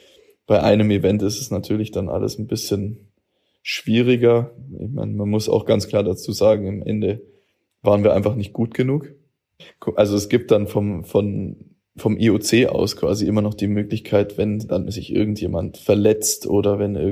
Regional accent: Hochzoll, Bavaria, Germany; Das ist so meine Gegend. Ich bin aus Hochzoll

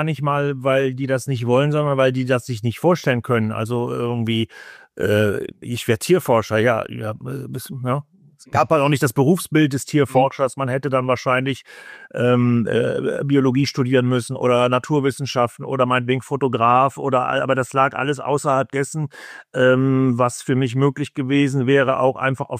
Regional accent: North Rhine-Westphalia, Germany; ich komme ja so aus dem Kreis Düren, und der Kreis Düren daran angeschlossen, wer weiß, wie viele Dörfer

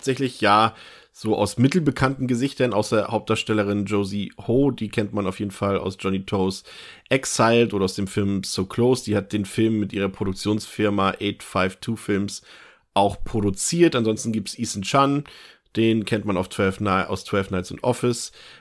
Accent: Hamburg, Germany; also born or lived in Berlin; wir als Hamburger oder Ex-Hamburger oder bei mir ja noch dazu auch noch Ex-Berliner

